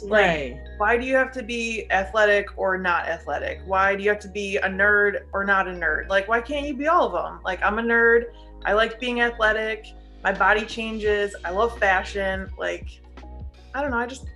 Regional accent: Cleveland, Ohio, United States; So, because I'm from Cleveland, I'm a devout Cleveland fan through and through for all teams.

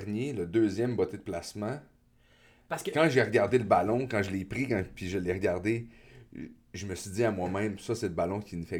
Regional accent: Vanier, Quebec, Canada; born there; Mais je suis né à Vanier, à Québec.

